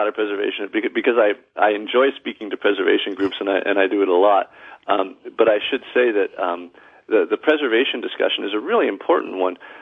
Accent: East Coast, United States; and I'm from the East Coast

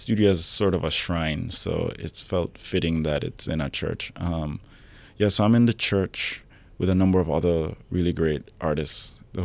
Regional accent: Jamaica; moved away as an adult; now in United States; I grew up in Jamaica. I was there until it was time to go to college, and I had the opportunity to come to the U.S.

